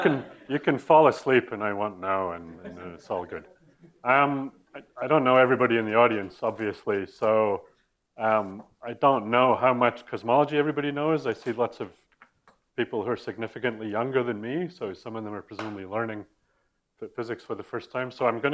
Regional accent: Canada; I am Canadian

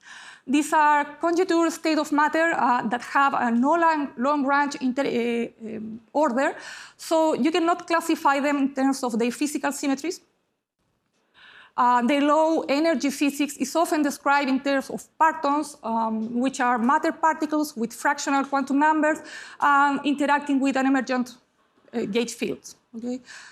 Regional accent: Chile; English is a second language; I am from Chile originally, and then I've been there for 6 years, where I am an associate professor.

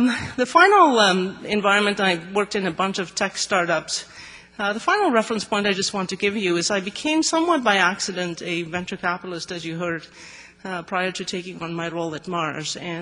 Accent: South Africa; moved away as an adult; also born or lived in Oxford, United Kingdom; I grew up in South Africa and went to Balliol College at Oxford in 1979

